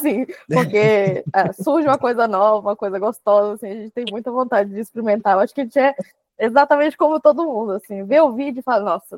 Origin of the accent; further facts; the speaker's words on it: Minas Gerais, Brazil; Eu sou mineira, com italiano, assim